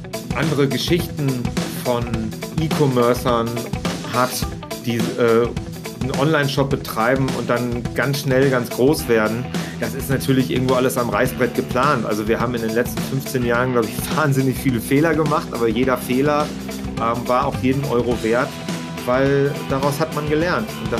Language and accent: German; Vreden, North Rhine-Westphalia, Germany; also aus meinem Heimatort, Leute, mit denen ich Abi gemacht habe, mit denen, wir sind zusammen nach Münster gezogen und wir waren dann so die Vredener Bande